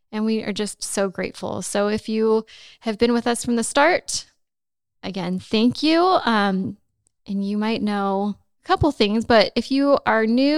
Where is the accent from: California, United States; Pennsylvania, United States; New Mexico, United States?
California, United States; Los Angeles; I grew up in Los Angeles, and so my idea of country was a little just whatever you see in the movies